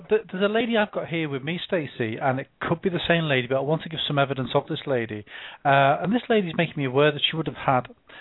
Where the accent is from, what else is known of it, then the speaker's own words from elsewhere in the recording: England, United Kingdom; now, you have to forgive me, I'm English